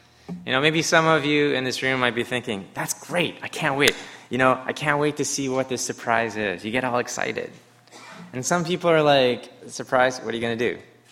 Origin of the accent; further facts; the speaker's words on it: Canada; now in United States; So I was sharing with the worship team that as a Canadian, we usually celebrate Thanksgiving in October.